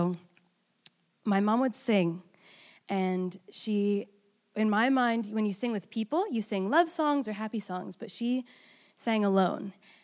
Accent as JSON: {"language": "English", "town": "Vancouver", "region": "British Columbia", "country": "Canada", "tie": "born or raised there", "said": "I grew up in Vancouver, and my generation specifically, families are easily torn apart"}